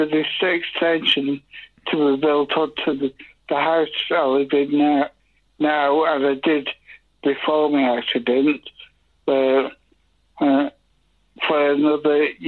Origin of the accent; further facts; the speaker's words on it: Alden, England, United Kingdom; born there; I was born in Alden, but I lived for 11, 12 years in Todd.